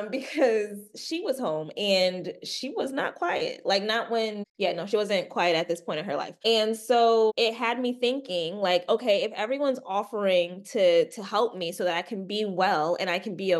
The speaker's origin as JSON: {"language": "English", "region": "New York", "country": "United States", "tie": "born or raised there", "said": "I grew up in New York. My family's Caribbean."}